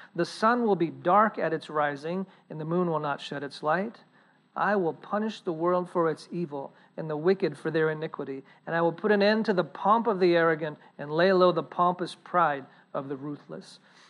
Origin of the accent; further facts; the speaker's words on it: Virginia, United States; I grew up in Virginia, so we have Luray Caverns up in the mountains of Virginia.